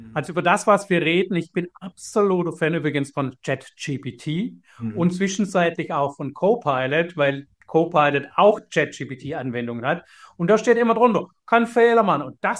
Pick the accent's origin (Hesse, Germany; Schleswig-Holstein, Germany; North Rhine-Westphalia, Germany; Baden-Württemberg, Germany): Baden-Württemberg, Germany; accent: Swabian; ich schwätze Schwäbisch